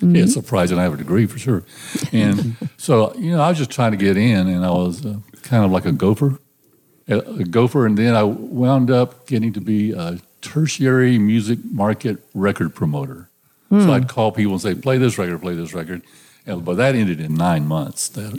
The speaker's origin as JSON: {"language": "English", "town": "Dublin", "region": "Georgia", "country": "United States", "tie": "born or raised there", "said": "Well, I was in Georgia. I grew up in Georgia, wanted to be in the music business. And this is in late 70s and stuff."}